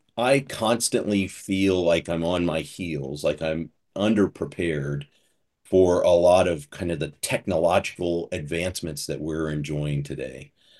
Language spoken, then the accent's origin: English; United States; When they talk to me, they think I have a Southern accent. And I challenge somebody, I said, well, I'm not really from the South.